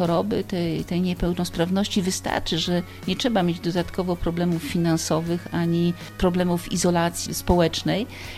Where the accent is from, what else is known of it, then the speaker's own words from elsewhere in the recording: Opole Voivodeship, Poland; born there; gdzieś tam wróciłam do swoich korzeni z tym przyjechaniem do Opola po studiach, ponieważ ja urodziłam się na Opolszczyźnie.